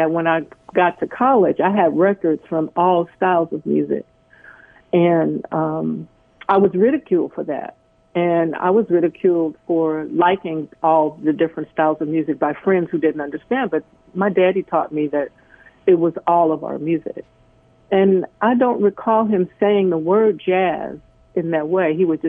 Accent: Chicago, Illinois, United States; I grew up in Chicago, South Side.

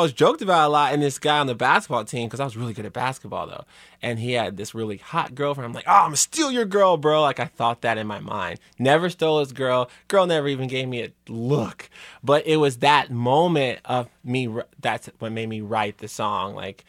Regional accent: Kansas City, Missouri, United States; I grew up right off 39th Street, 39th and Highland. So I'm right by Truce and Paseo.

